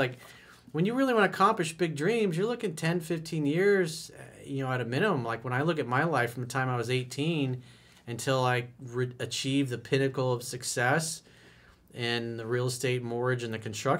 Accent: United States; It's, you know, as an American, it's infuriating to see that.

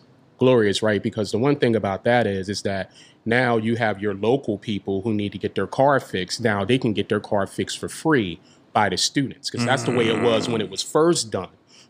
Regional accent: Trenton, New Jersey, United States; We're from Trenton. We're creatives. Like, yes. It doesn't mean that we're not geniuses, but we're creatives. We do things with our hands. We build, you know. So when they took vocational away from Trenton High in the late 90s

